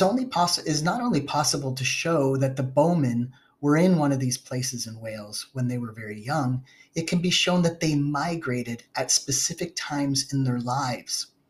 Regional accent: Canada; Like the sacred burial mounds across the river in my hometown here in Canada

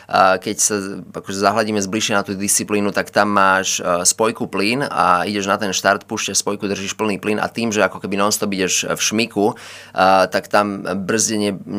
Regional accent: Žarnovica, Banská Bystrica Region, Slovakia; Ja som od malička, pochádzam zo Žarnovice, kde tento šport je hlboko zakorenený

